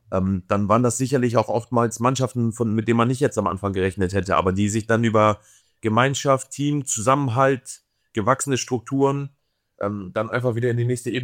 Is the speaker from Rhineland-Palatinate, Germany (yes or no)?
no; Hamburg, Germany; born there; ich bin ein Hamburger, ich bin in Hamburg geboren.